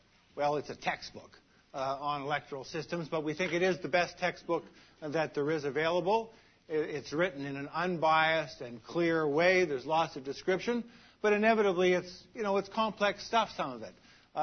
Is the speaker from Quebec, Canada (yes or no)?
yes; Montreal, Quebec, Canada; I grew up in Montreal and as a consequence, I've become a lifelong Montreal Canadiens fan.